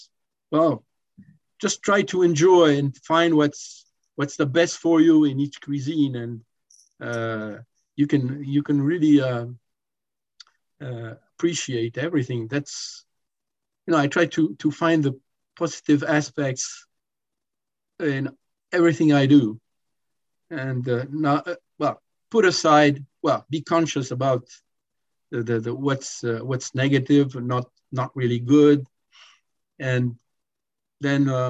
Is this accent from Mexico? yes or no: no; Italy; English is a second language; moved away; also born or lived in France / Canada; when I was a kid, I grew up in Italy. So, of course, Italian cuisine was an obligation.